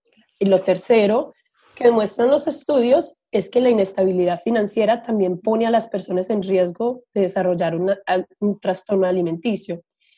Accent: Colombia; En Colombia, por ejemplo, porque yo soy de Colombia, los reinados siempre han sido una parte importante de nuestra cultura

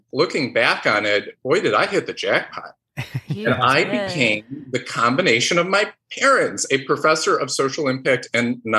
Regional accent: Oak Park, Illinois, United States; I am proud to be from Chicago. And specifically, though, I'm from the suburbs, Oak Park, Illinois, which I fondly refer to as the Hollywood of the Midwest.

